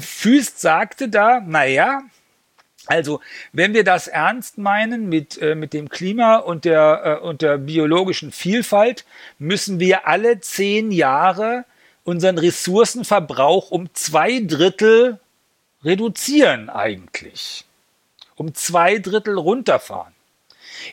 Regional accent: Berlin, Germany; also ich bin ja Berliner.

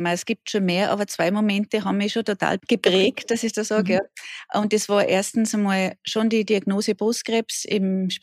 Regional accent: Tyrol, Austria; Und ich bin aus Österreich, aus Tirol. Ich sage immer ganz gern dazu, aus dem Bergdoktorland

